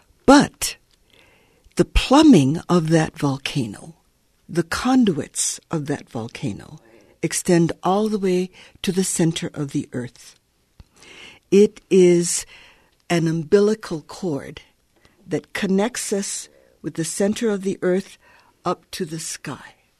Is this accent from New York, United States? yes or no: no; Hawaii, United States; It's very critical for me as a Hawaiian elder to be able to continue my connections with my culture and with people, my family, and others in the islands.